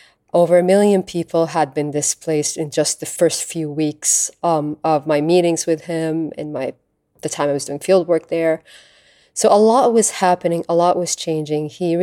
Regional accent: Egypt; And I'm Egyptian. He made fun of Egyptians, which is a common thing among Arabs. I made fun of my accent.

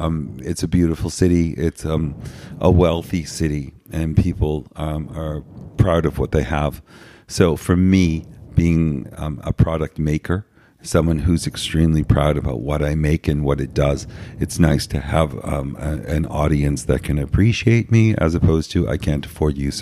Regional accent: New England, United States; now in Los Angeles, United States; because we come from New England, which is a descendant of Old England. So we grew up with all these colloquialisms that we didn't realize we had until you move to Los Angeles

